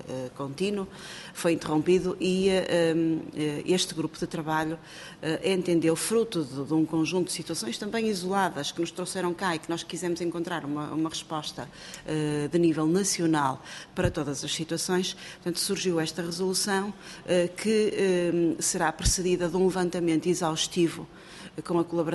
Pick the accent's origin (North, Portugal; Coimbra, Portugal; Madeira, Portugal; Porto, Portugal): Porto, Portugal; Maia; Eu sou eleita pelo Porto, sou natural do Conselho da Maia